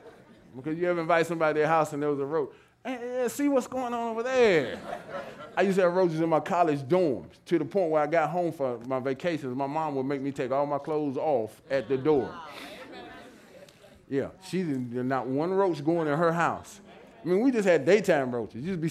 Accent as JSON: {"language": "English", "region": "the South", "country": "United States", "said": "I'm from the South, so I understand how this works."}